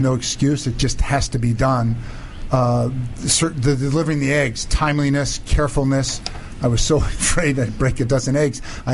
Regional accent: Bethesda, Maryland, United States; also born or lived in Washington, D.C.; I was born in Washington, D.C. My parents moved out to the suburbs, Bethesda, Maryland, in the mid-50s.

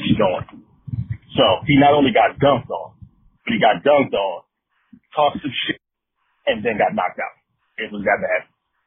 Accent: Pomona, California, United States; But I grew up in Pomona, California, and this is back in the mid-90s

